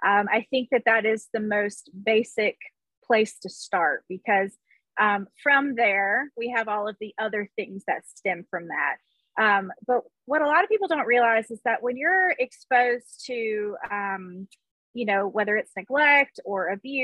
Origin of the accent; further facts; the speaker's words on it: Alabama, United States; I'm country, I'm from Alabama